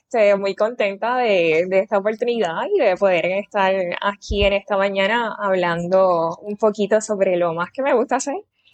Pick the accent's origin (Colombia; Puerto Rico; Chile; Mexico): Puerto Rico; cuando miraba la isla yo decía, pero es que esto en Puerto Rico no está desarrollado